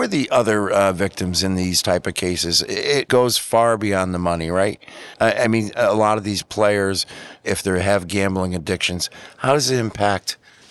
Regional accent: Connecticut, United States; I grew up in Connecticut, and like I said, I watched that game

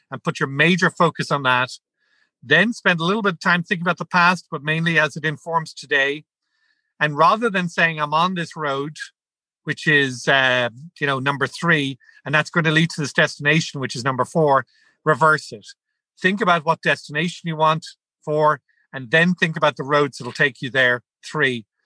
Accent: Ireland; also born or lived in France / Brazil; he had me work with him in Ireland, as you could tell from my accent. He had me work in France. I lived in France for 2 years. I lived in Brazil.

